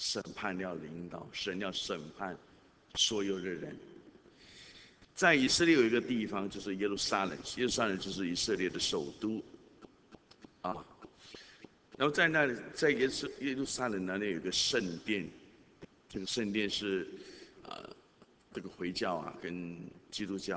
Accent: China; 就好像我们中国人什么太平盛世啊

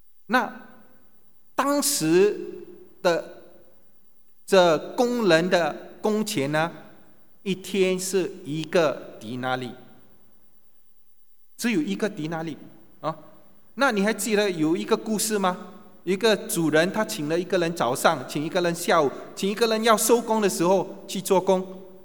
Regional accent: Singapore; 他说两万四，新币，他说是我们新加坡人平均的薪金2000块一个月

